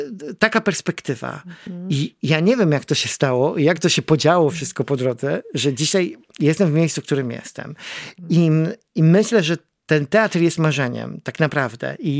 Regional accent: Garwolin, Masovian Voivodeship, Poland; ja się urodziłem w Garwolinie. To jest takie miasto, które ma tam 16 tysięcy chyba mieszkańców. I chodziłem do zwykłej podstawówki u mnie na osiedlu. Chodziłem do liceum u mnie w Garwolinie.

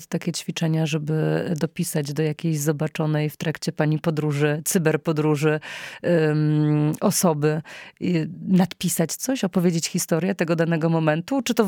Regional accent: Gorlice, Lesser Poland, Poland; Ja jestem z Gorlic, jak być może część z państwa pamięta

